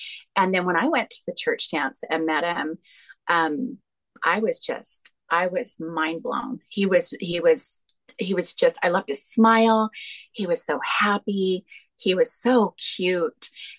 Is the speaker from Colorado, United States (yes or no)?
no; Vancouver, Washington, United States; now in Las Vegas, United States; So I grew up in Vancouver, Washington. I didn't move to Vegas until we got married.